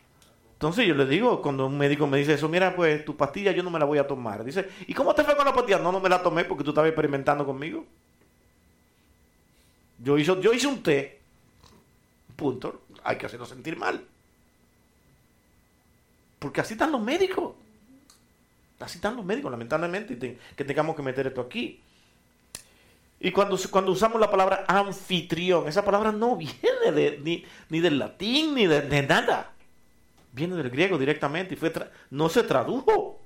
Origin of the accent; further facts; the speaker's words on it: Dominican Republic; Y cuando llega otro dominicano aquí nuevo, dice, pero ¿cómo que se dice eso allá? Siendo nosotros dominicanos y no entendemos cómo hablan.